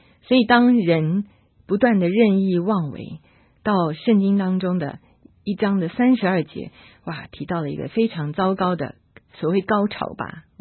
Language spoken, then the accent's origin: Chinese; China; 你会发现，这是我们中国人所共同的，我们所了解的对大自然、对天、对宇宙万物一种认知。